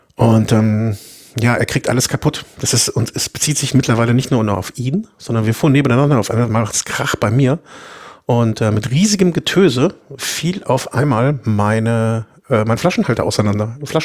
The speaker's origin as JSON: {"language": "German", "town": "Cologne", "region": "North Rhine-Westphalia", "country": "Germany", "said": "Als Kölner kann ich dazu natürlich so sagen, ist Düsseldorf immer ein Abenteuer und nicht immer ein schönes Abenteuer."}